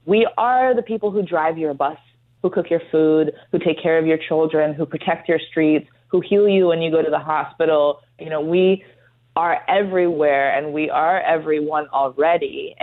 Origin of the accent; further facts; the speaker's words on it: New York, United States; You know, I'm from New York, so my initial response is always like, oh, fight them.